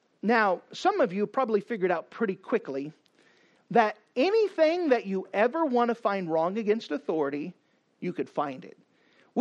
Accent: Texas, United States; Growing up in Texas, and my parents said, guess what, you're going to bed at 8 o'clock

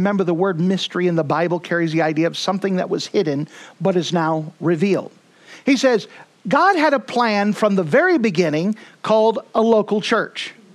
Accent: Texas, United States; For example, I'm from Texas. Not everyone wants to hang out with people from Texas.

